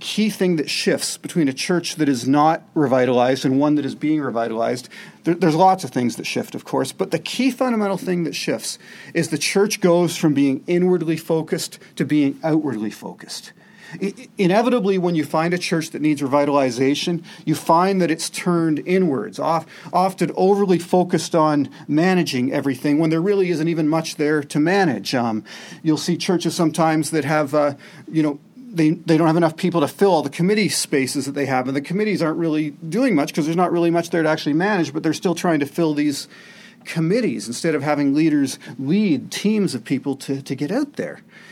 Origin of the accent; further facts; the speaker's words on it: Toronto, Ontario, Canada; I grew up in the People's Church in Toronto